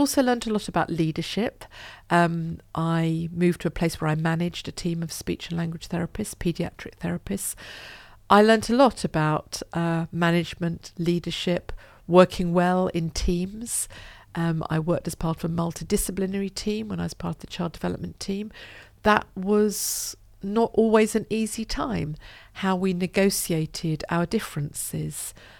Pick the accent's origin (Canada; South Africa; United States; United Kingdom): United Kingdom; Broxbourne, East of England; where I grew up in Hertfordshire, in Broxburn in Hertfordshire, we'd started off at another Anglican church in Hoddesdon. Then when we moved to Broxburn, we went there.